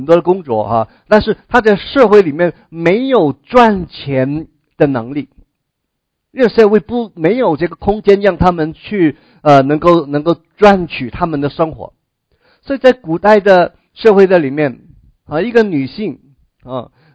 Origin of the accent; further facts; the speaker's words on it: China; 我们中国人哈、啊，现在的中国人特别能够理解这个的观念